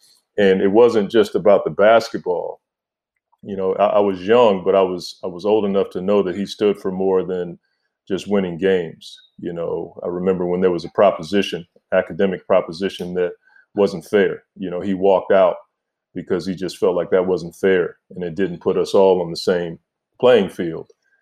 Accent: Oxon Hill, Maryland, United States; You know, I'm from Oxon Hill, Maryland, PG County, DMV. Like that's where I'm from.

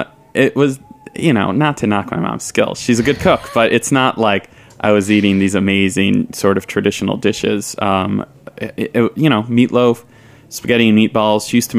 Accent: Midwest, United States; I'm an only child and we're from the Midwest.

